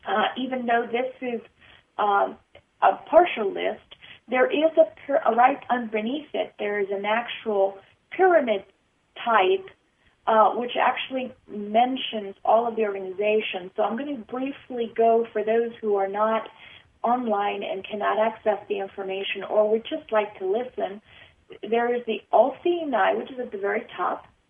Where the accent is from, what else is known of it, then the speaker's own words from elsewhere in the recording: Spain; English is a second language; now in United States; For example, I'm originally from Spain, so I know that we have different banks there